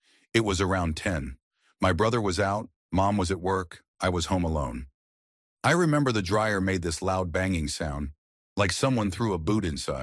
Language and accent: English; Detroit, Michigan, United States; I'm from Detroit. East Side, down near the old plants where they used to build Packards. I grew up in a row of duplexes that all looked the same.